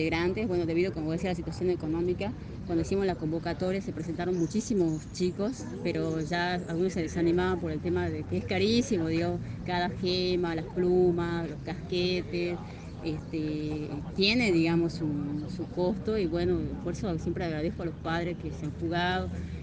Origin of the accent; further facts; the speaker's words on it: Perico, Jujuy, Argentina; pero yo soy de acá de Perico.